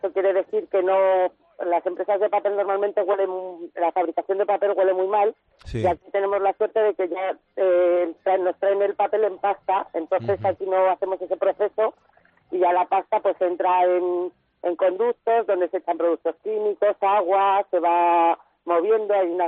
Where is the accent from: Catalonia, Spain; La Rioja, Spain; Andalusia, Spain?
La Rioja, Spain; Logroño; Pues yo soy de Logroño, pero la fábrica está ubicada en Ayo, que es un pueblito de Navarra.